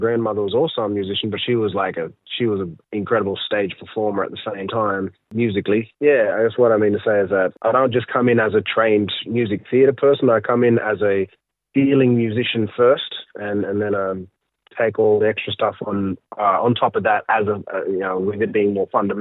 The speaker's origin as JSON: {"language": "English", "town": "Tamworth", "region": "New South Wales", "country": "Australia", "tie": "born there", "said": "I am Arunta Kavilaroy Bigamble, and so that would just mean my mom is Arunta and my dad is Kamilaroy with like roots in the Bigamble people. Born in Tamworth, 1993, and that's like the where I'm from."}